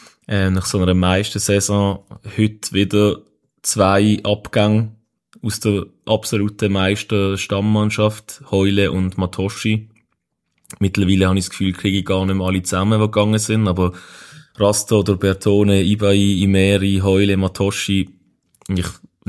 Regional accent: Switzerland; wir als Schweizer

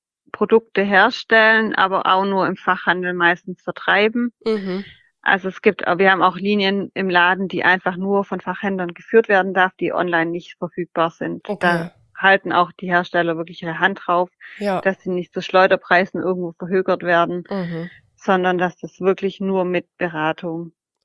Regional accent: Esslingen, Baden-Württemberg, Germany; also ich komme ja aus Esslingen

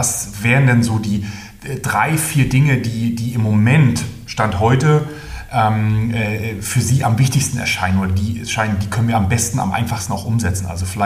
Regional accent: Stralsund, Mecklenburg-Vorpommern, Germany; Ich bin gerade aus meiner Heimatstadt, Hansestadt Stralsund, gekommen

